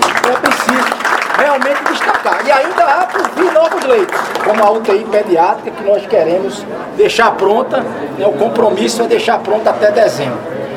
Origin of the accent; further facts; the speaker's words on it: Northeast Region, Brazil; até como sertanejo que sou, da gente estar podendo estar aqui hoje fazendo essa entrega